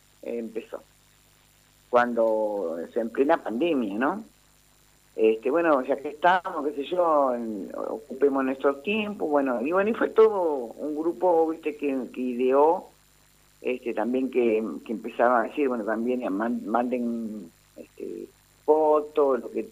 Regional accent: Gualeguay, Entre Ríos, Argentina; born there; also born or lived in Paraná; soy oriunda de Gualeguay, pero en realidad viví la mayor parte de mi vida ya hoy en Paraná. Uh-huh. Pero sí, nací allá y tengo parte de mi familia allá.

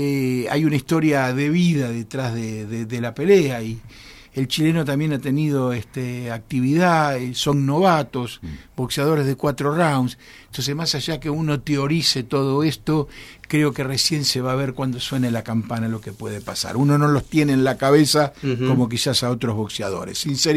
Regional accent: Mercedes, Buenos Aires Province, Argentina; Yo hablo así porque no soy porteño, yo soy bonaerense de la ciudad de Mercedes.

